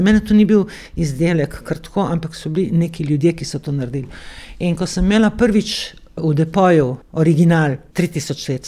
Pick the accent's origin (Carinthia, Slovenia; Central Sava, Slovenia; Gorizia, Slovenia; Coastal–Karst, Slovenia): Gorizia, Slovenia; Most na Soči; Jaz sem, ker izhajam iz Mosta, oziroma okolice Mosta in v osnovno šolo sem hodila na Most na Soči